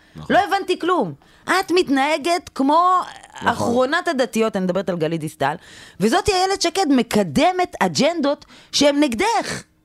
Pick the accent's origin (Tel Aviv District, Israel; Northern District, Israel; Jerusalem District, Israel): Tel Aviv District, Israel; Tel Aviv; אבל בתור תל אביבי חילוני, תל אביבי חילונית.